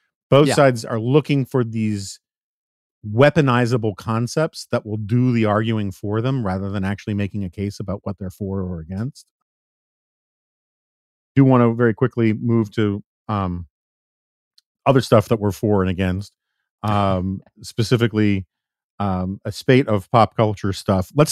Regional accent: New York City, New York, United States; I grew up in New York City. I never once began a sentence, well, as a white person, I think.

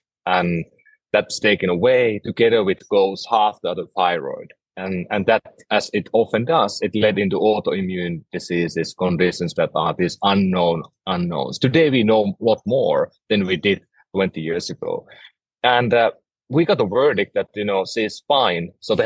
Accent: Finland; first language Finnish; English is a second language; moved away as an adult; now in California, United States; I'm from Finland. Moved to California about 16 years ago. And if I speak funny or you don't understand me, blame my Finnish roots and my old language I have.

